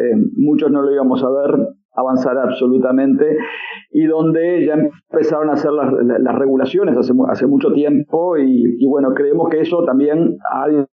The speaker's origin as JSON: {"language": "Spanish", "country": "Uruguay", "said": "de Uruguay."}